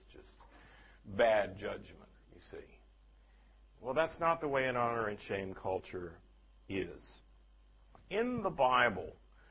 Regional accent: the South, United States; Now, I grew up in the Old South in the United States. And when I was a small child in the 50s, if the mayor of my town had a scandalous divorce, he would have to resign.

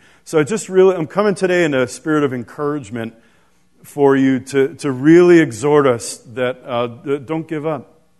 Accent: New York City, New York, United States; Trade Center, was still smoldering, and I could see that, and it was heartbreaking. You know, it was my hometown.

